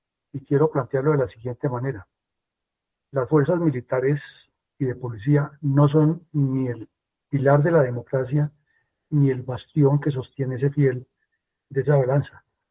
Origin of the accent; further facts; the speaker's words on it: Colombia; Somos los colombianos los que salimos a las calles